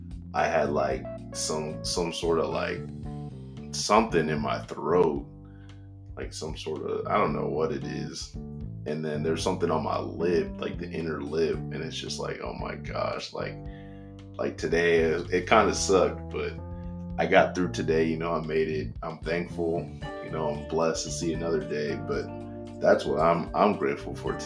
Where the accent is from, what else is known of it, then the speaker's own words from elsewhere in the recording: Maryland, United States; this I can relate to back growing up in Maryland.